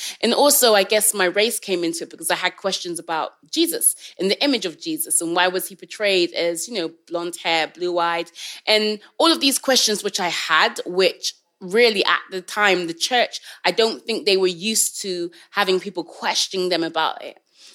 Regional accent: England, United Kingdom; born there; So I was born in England. My parents are from Jamaica. They came over in the 60s.

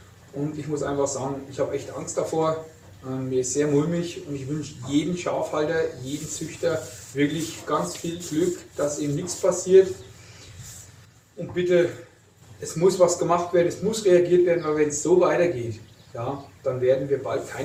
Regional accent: Grafenwöhr, Bavaria, Germany; Ich komme auch aus der Region Grafenwöhr, aus der Nähe des Truppenübungsplatzes

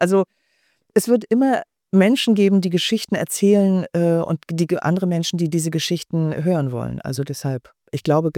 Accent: Schwerin, Mecklenburg-Vorpommern, Germany; born there; weil ich bin gebürtige Schwerinerin

